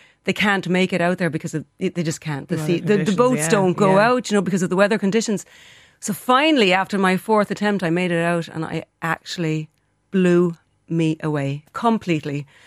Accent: Wexford, Leinster, Ireland; moved away as an adult; now in Dingle, Ireland; I'm originally from Wexford, but I moved to Dingle about 32 years ago.

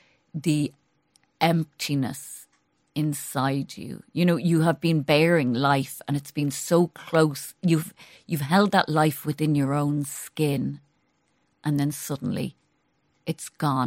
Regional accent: Ireland; Because I think as Irish, we're very good at the gallows humour.

